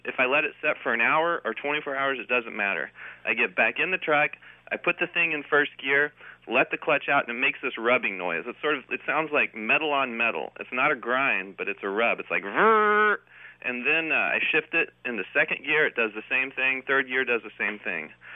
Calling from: Monterey, California, United States; I'm calling from Monterey, California.

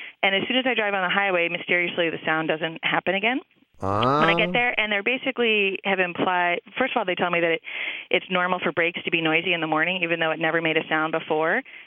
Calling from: Minneapolis, Minnesota, United States; I'm calling from Minneapolis.

